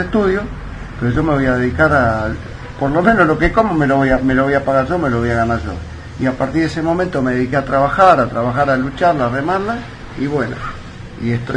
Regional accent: Lanús, Buenos Aires Province, Argentina; born there; Bueno, mis orígenes son... yo nací en Lanús. Mi familia siempre fue una familia humilde, trabajadora, que nos tuvimos que hacer todo desde abajo

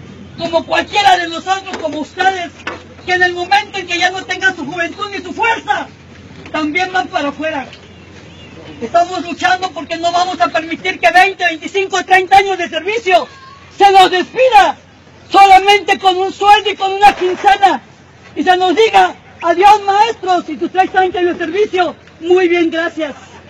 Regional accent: Mexico; Antes eran los españoles y ahora somos los mexicanos contra los mexicanos.

